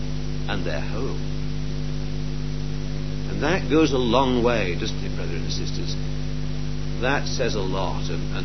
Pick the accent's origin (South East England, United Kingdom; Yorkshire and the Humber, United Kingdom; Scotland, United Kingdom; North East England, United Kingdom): Yorkshire and the Humber, United Kingdom; Huddersfield; not an Englishman, I'm a Yorkshireman. The distinction is very important, I assure you. I come from the town of Huddersfield in the West Riding of Yorkshire